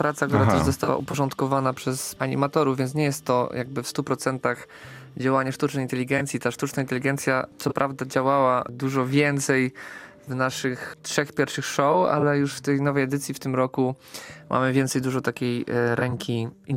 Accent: Silesian Voivodeship, Poland; Ja jestem Beskid Śląski, jestem Ślązak

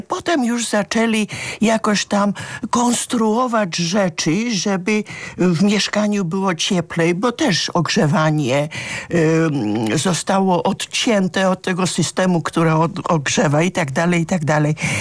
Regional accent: Georgia; Polish is a second language; now in Poland; Ja jestem z urodzenia Gruzinką, która od lat 70., a później od połowy lat 80. widzi Gruzję z boku, i ja kocham Gruzję i mam nadzieję, że nigdy nie przestanę być Gruzinką.

